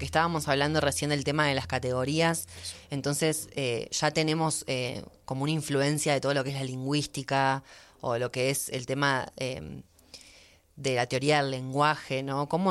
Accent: Uruguay; now in United States; cuando yo, por ejemplo, dejé Uruguay para irme a Estados Unidos, sí, emigré con respecto a mi país de origen, pero para el punto de vista de Estados Unidos, yo inmigré hacia Estados Unidos.

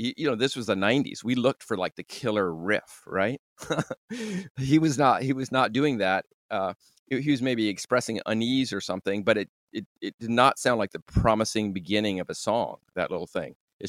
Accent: Juneau, Alaska, United States; Like our story was the bass player and I came from Juneau, Alaska. And I think we're like right off the turnip truck from Juneau, Alaska.

